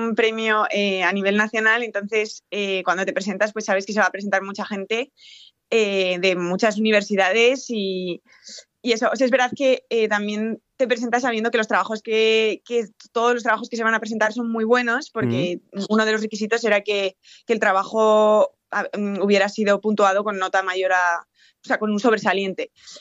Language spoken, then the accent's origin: Spanish; Burgos, Castile and León, Spain; moved away as an adult; also born or lived in Valladolid; realmente soy nacida en Valladolid, pero sí, he vivido en Burgos pues hasta que me fui a estudiar fuera.